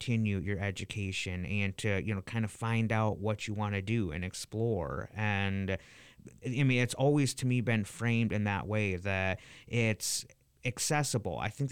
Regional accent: Lansing, Michigan, United States; I'm born and raised in Lansing

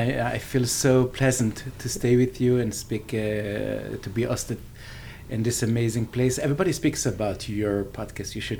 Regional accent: Jerusalem, Jerusalem District, Israel; English is a second language; I grew up in Mea Shearim. I didn't speak even Hebrew until the age of 20, and in English, nothing.

